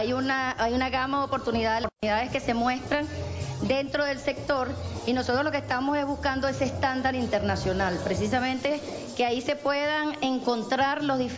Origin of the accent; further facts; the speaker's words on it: Venezuela; como somos los venezolanos y sobre todo como somos las y los chavistas.